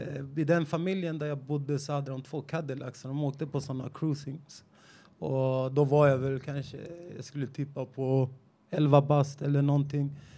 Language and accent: Swedish; Solna, Stockholm County, Sweden; born there; also born or lived in Rinkeby / Husby / Rissne; Jag är född i Solna, så jag har bott i Rinkeby, Husby, Rissne.